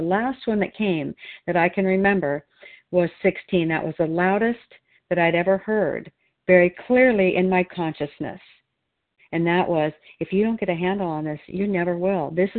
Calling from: Oregon, United States

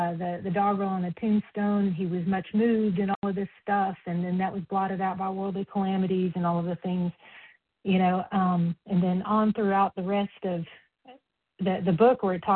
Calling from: Tennessee, United States; Tennessee.

